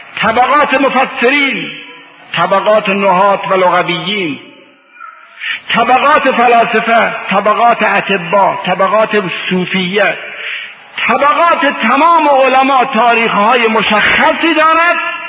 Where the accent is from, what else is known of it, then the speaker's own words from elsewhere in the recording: Iran; ما چون ایرانی هستیم